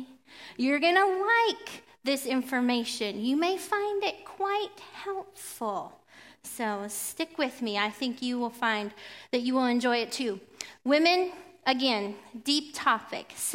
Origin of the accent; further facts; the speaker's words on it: Midwest, United States; And I grew up in the Midwest.